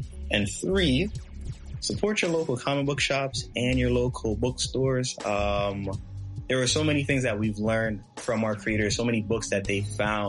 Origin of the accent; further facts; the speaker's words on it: United States; As a black man living and growing up in America, it is not surprising